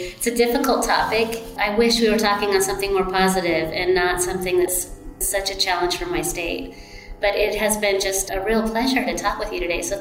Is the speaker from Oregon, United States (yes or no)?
yes; Oregon, United States; I love my home state, and I understand why people come here. I understand why they love it. But we definitely need to restore an Oregon ethos